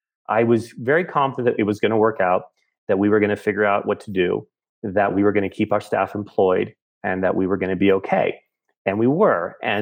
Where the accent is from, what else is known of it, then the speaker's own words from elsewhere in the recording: California, United States; I grew up first in Southern California, and then I went to both college and grad school in the Bay Area in Northern California.